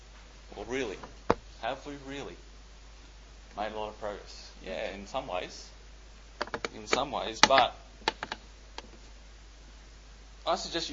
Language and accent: English; Indonesia; I grew up in Indonesia